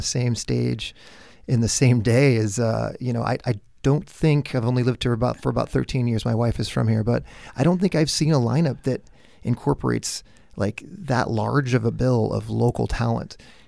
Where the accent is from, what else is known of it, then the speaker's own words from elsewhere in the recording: California, United States; I'm originally from Orange County. I lived with my fiance at the time for 2 years in Venice Beach. So I have some very fond memories there. Spent a lot of time in LA as a kid, you know, just proximity to growing up in Orange County.